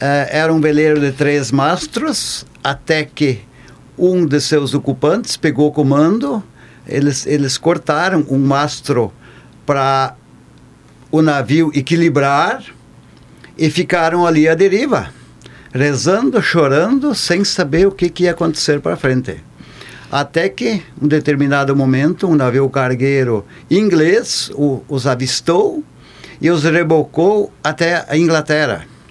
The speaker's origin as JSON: {"language": "Portuguese", "town": "Getúlio Vargas", "region": "Rio Grande do Sul", "country": "Brazil", "tie": "born there", "also_born_or_lived": "Paraná", "moved": "yes", "said": "e meu pai com 6 anos veio aí para a região de Tapejara. E depois casou, veio para Getúlio Vargas, onde eu nasci, e dali para o Paraná."}